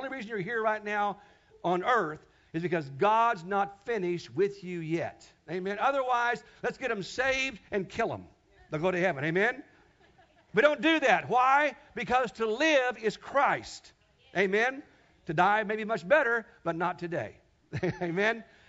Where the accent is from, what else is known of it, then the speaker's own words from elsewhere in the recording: Kansas, United States; my church I was raised at in Kansas called Faith Chapel.